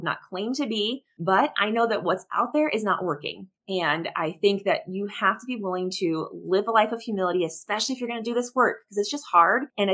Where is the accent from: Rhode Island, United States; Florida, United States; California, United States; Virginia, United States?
California, United States; accent: Southern California; I was raised in Southern California. I have that Southern California accent.